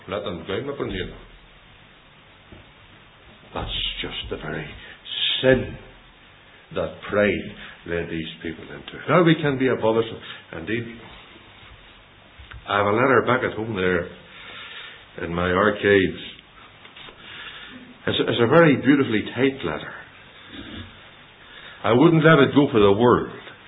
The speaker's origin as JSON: {"language": "English", "country": "Ireland", "said": "And being Irish people, it's not easy getting on with each other."}